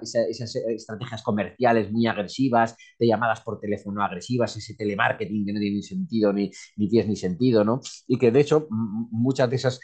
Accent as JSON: {"language": "Spanish", "region": "Aragon", "country": "Spain", "said": "En mi tierra, en Aragón, decimos ir de propio, ir en exclusiva."}